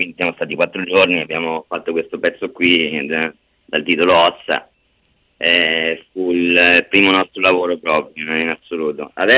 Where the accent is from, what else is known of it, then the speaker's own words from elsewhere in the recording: Montecosaro, Marche, Italy; io sono di Montecosaro, che è un paesello vicino Civitanova